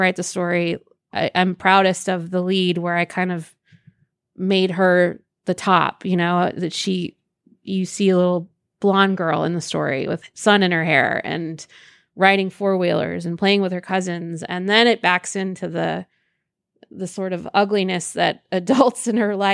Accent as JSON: {"language": "English", "town": "Elkhart", "region": "Indiana", "country": "United States", "tie": "born or raised there", "said": "Elkhart, Indiana. I'm actually here right now."}